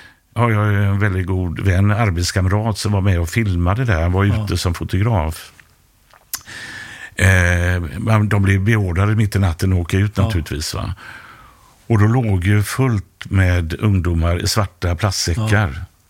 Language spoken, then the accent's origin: Swedish; Gothenburg, Västra Götaland County, Sweden; Jag är uppvuxen på Hisingen.